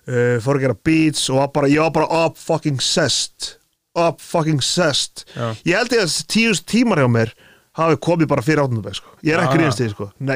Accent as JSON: {"language": "Icelandic", "town": "Reykjavík", "region": "Capital Region", "country": "Iceland", "tie": "born or raised there", "said": "ég elst upp í Breiðholtinu flýtt skipti eftir áttundabekk upp í flýtt í Rimakverði og kem bara feskur inn í níundabekk"}